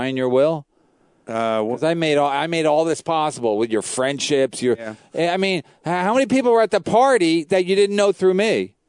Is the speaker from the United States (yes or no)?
no; Ireland; I'm Irish, man.